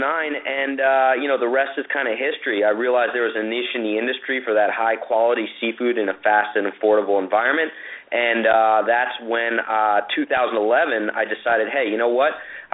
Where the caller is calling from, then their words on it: Huntington Beach, California, United States; Well, I'm calling today from Huntington Beach, California, so coast to coast.